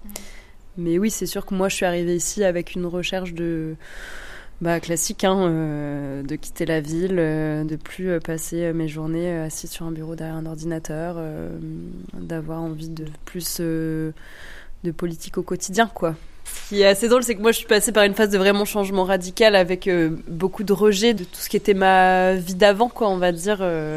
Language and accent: French; Grenoble, Auvergne-Rhône-Alpes, France; Moi, je viens de Grenoble, donc pas du tout du coin. Je suis née en ville. Enfin, je viens quand même d'un milieu très urbain.